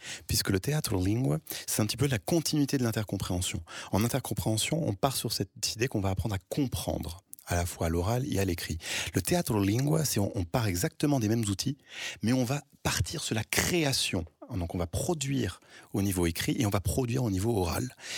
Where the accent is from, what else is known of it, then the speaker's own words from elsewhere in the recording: France; born there; first language Portuguese; puisque je suis né en France. Ma première langue, c'est le portugais, puisque c'est la langue de ma maman et de mon papa